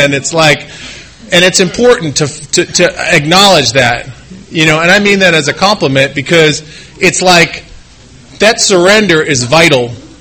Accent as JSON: {"language": "English", "town": "Detroit", "region": "Michigan", "country": "United States", "tie": "born or raised there", "said": "I grew up in Detroit"}